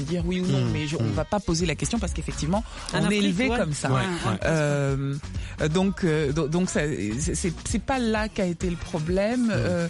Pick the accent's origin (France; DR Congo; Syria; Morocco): France; Mais j'ai grandi en France, mais j'ai pas été élevée par des gens du Dauphiné. J'ai été élevée par des parents africains, Louba, panafricains.